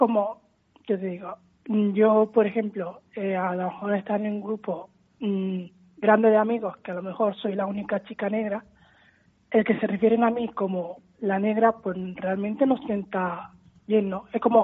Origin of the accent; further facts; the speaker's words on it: Almería, Andalusia, Spain; cuando me preguntan de dónde eres y te digo de Almería.